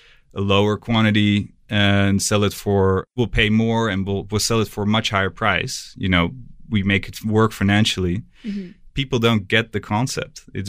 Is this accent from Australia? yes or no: no; Amsterdam, North Holland, Netherlands; Yeah, and I'm actually from Amsterdam.